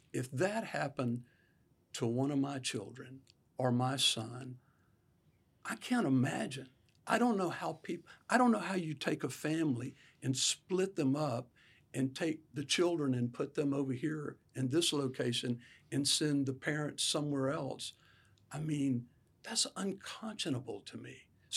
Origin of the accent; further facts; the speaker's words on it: Belle Glade, Florida, United States; For sure. I was having a flashback the other day about my BB gun and hunting meadowlarks out in the pasture barefooted